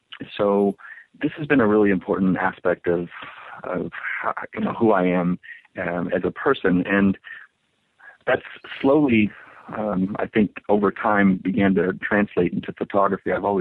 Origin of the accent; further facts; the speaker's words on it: Texas, United States; I grew up in Texas